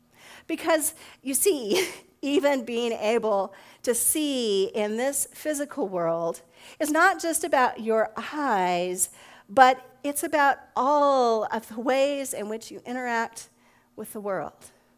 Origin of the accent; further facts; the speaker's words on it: Alamogordo, New Mexico, United States; I grew up in Alamogordo, New Mexico, home of a state institution.